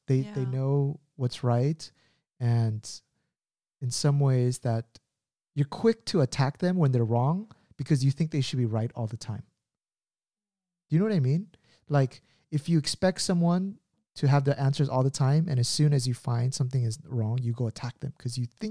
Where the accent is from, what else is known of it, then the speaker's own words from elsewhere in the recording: United States; So my dad, like I grew up in the States when I was growing up, my dad didn't have many friends.